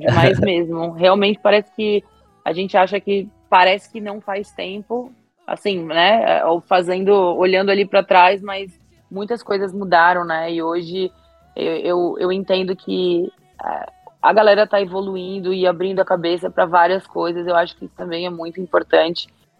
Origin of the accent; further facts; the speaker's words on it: Joinville, Santa Catarina, Brazil; born there; now in São Paulo, Brazil; eu sou catarinense, né? Eu sou nascida em Joinville, hoje eu moro em São Paulo.